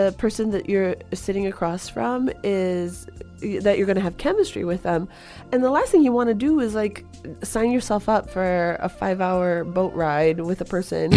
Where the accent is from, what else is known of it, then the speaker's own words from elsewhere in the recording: Chicago, Illinois, United States; I'm actually from Chicago.